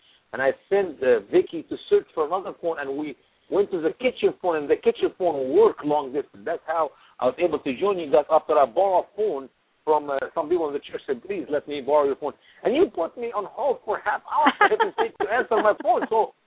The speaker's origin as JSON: {"language": "English", "country": "Egypt", "said": "my home country is about to be to go in a civil war"}